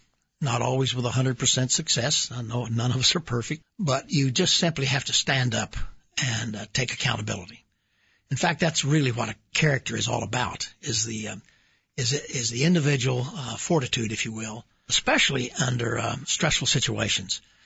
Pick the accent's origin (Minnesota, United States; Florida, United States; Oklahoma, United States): Oklahoma, United States; Oklahoma City; When I was raised in Oklahoma City in the 40s and 50s, I remember being able to walk all the way to school, 6, 8, 10 blocks away